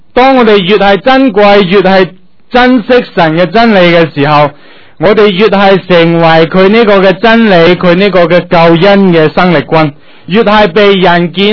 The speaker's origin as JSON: {"language": "Cantonese", "country": "China", "said": "唔单单係我哋中国人嘅性格嘅"}